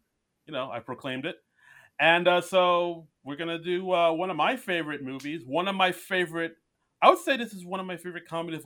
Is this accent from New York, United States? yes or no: yes; Queens, New York, United States; Takes place in my hometown of Queens, New York.